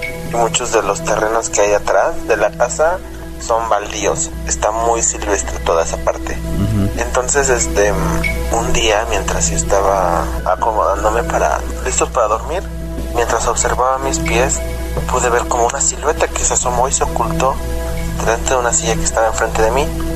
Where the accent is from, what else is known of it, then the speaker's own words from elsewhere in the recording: Cuernavaca, Morelos, Mexico; Yo soy de Cuernavaca. aquí en Morelos, México.